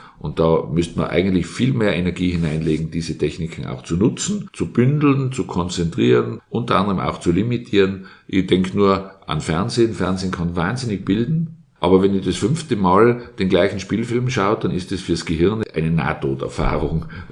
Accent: Innsbruck, Tyrol, Austria; ich bin in Innsbruck aufgewachsen, da waren die Telefonnummer sechsstellig

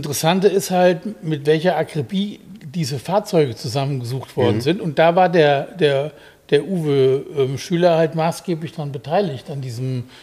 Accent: North Rhine-Westphalia, Germany; ich bin im Siegerland aufgewachsen

